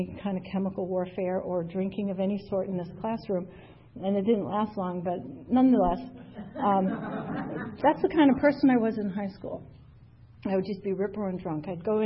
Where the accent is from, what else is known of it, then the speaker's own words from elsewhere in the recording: Long Island, New York, United States; also born or lived in Canada; Actually, I was born in Canada, raised in Long Island, New York, and I was in this house for 18 years. And my parents sold the house, and they moved to Florida.